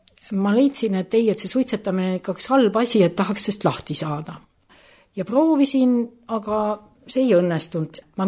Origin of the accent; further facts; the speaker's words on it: Tallinn, Harju County, Estonia; born there; Mina olen pärit täiesti ilmalikust perekonnast, sündinud Tallinnas